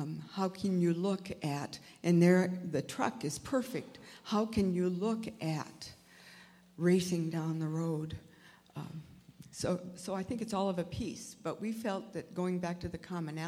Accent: Yakima, Washington, United States; from Yakima.

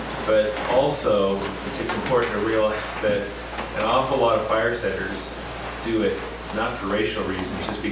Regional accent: Dallas, Oregon, United States; from Dallas, Oregon.

